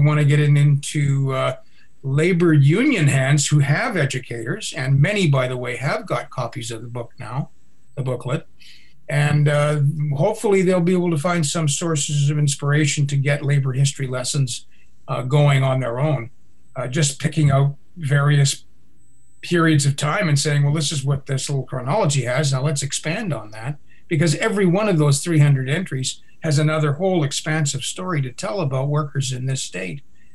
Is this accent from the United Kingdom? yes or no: no; Canada; moved away as an adult; now in United States; I'm Canadian, and when I came to Oregon 10 years ago, I came with a long history of being part of the labor movement in Canada.